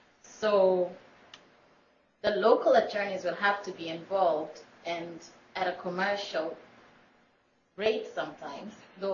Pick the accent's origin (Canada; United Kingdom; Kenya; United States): Kenya; I am Kenyan.